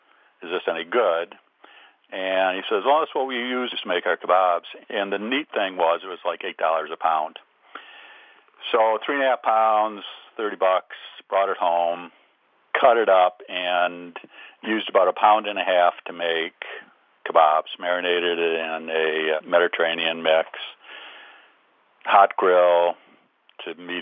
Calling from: Traverse City, Michigan, United States; Traverse City, Michigan.

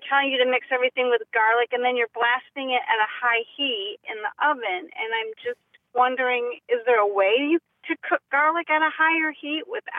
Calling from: Palm Harbor, Florida, United States; I'm calling from Palm Harbor, Florida.

